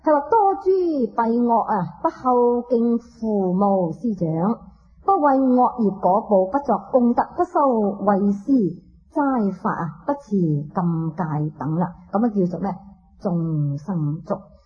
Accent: Hong Kong; 我哋香港人咧，实在系好有福嘅

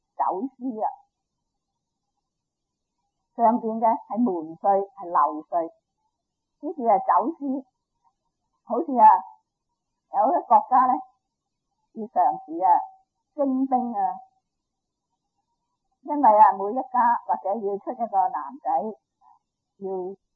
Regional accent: China; 好似我哋係中國人，我哋有我哋嘅國家

